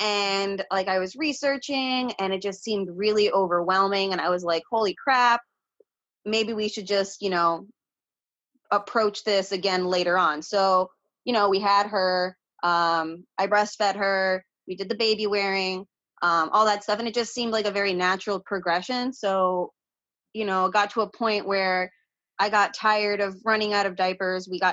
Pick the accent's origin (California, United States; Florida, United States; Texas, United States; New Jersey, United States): Florida, United States; I'm from the Treasure Coast of Florida, which is kind of like East Coast, kind of in the middle. So we're not like Disney, but we're also not Miami.